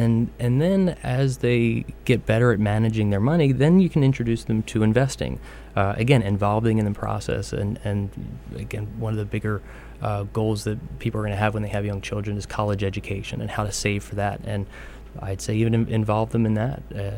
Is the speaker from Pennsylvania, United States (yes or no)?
yes; Philadelphia, Pennsylvania, United States; I'm originally from Philadelphia. I spent my whole life in that area